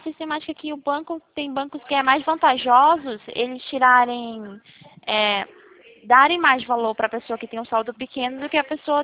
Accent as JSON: {"language": "Portuguese", "region": "São Paulo", "country": "Brazil", "said": "Eu sou de São Paulo também, tô falando do interior de Campinas."}